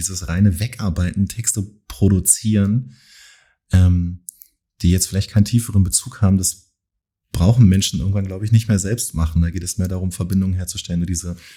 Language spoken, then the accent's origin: German; Berlin, Germany; Eigentlich komme ich aus Berlin.